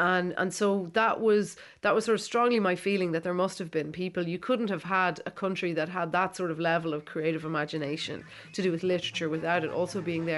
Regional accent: Ireland; growing up in Ireland

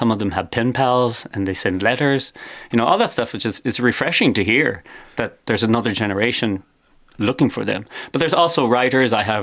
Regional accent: Midwest, United States; accent: American-Irish hybrid; moved away as an adult; now in Ireland; I grew up in middle America.

